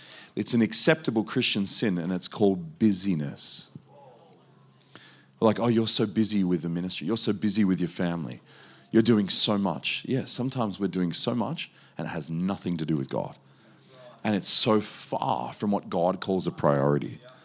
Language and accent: English; Geelong, Victoria, Australia; also born or lived in Melbourne; But even in my own hometown, Melbourne, where I come from, I grew up in Geelong.